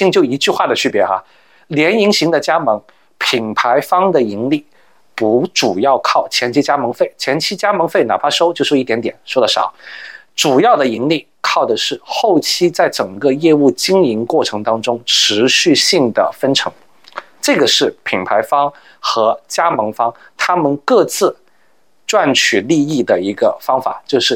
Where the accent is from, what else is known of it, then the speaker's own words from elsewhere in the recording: China; 我们中国人其实呢